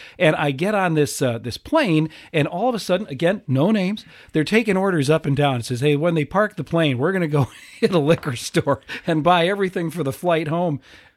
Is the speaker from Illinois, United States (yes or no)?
yes; Rock Island, Illinois, United States; And I grew up in Rock Island when we had the great John Phillips as a city manager for many years.